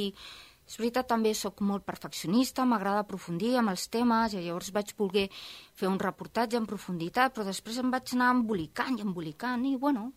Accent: Barcelona, Catalonia, Spain; born there; now in Maresme, Spain; Jo he nascut a Barcelona i visc en un poblet a les afores de Barcelona, al Maresme.

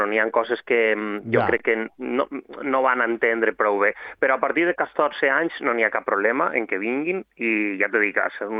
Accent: Montcada, Valencian Community, Spain; now in Mallorca, Spain; sóc de Montcada, sóc valencià, però fa 8 anys que visc en Mallorca. I ja no te sé dir molt bé l'accent quan de valencià o de mallorquí té

